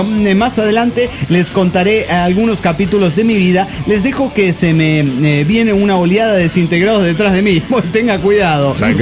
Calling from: Quito, Pichincha, Ecuador; de Quito, Ecuador.

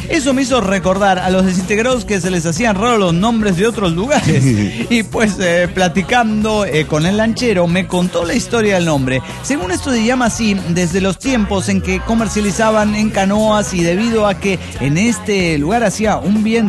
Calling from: Chiapa de Corzo, Chiapas, Mexico; de Chiapa de Corzo, Chiapas.

